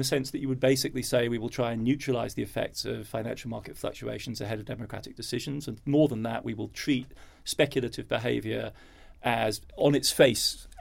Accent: Germany; accent: English; now in New York, United States; I sound English and I have a UK passport. I grew up in Germany, so I'm in a rather unfortunate position.

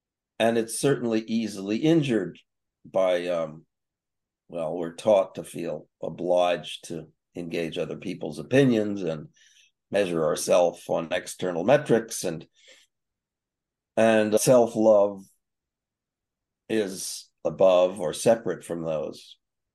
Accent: East Coast, United States; now in West Coast, United States; I'm on the West Coast now. It's interesting. I grew up on the East Coast

